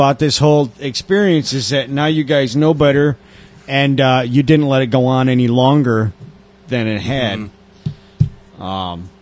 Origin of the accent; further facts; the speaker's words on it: Canada; Yeah, it's because I'm Canadian.